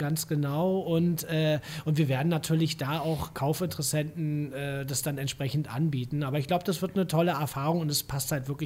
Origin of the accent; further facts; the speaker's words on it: Berlin, Germany; now in Marbella, Spain; Und ich werde natürlich immer auch meine Heimat Berlin haben, aber meine zweite Heimat Marbella